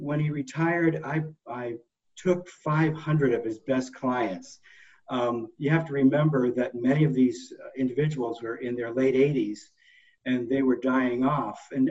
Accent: Framingham, Massachusetts, United States; I grew up in Framingham, went to UMass Amherst, English major, rock drummer.

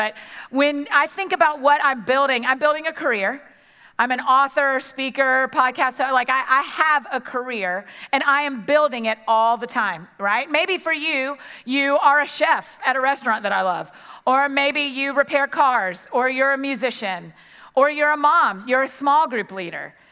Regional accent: Georgia, United States; So I grew up in Georgia. My grandparents all lived kind of close to me.

